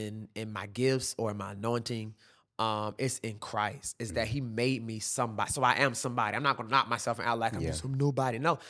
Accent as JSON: {"language": "English", "town": "Norfolk", "region": "Virginia", "country": "United States", "said": "And I'm like, man, I'm from Norfolk, bro."}